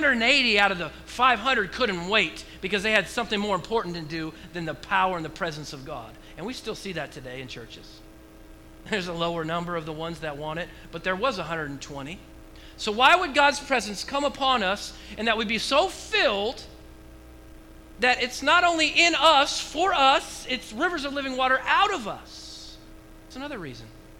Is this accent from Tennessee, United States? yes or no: no; Oregon, United States; I was born and raised in Oregon. I definitely know about water. Rains all the time.